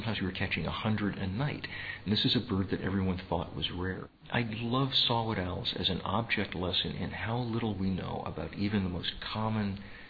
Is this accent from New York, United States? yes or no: no; Pennsylvania, United States; My home state of Pennsylvania had it listed as a species of special concern.